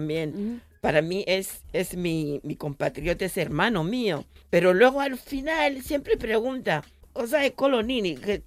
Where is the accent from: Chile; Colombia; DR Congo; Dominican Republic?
DR Congo; Kipushi, Haut-Katanga; first language Swahili; Spanish is a second language; Yo, por ejemplo, soy Baluba, pero nací en Kipushi, que es la parte de Katanga en el sur.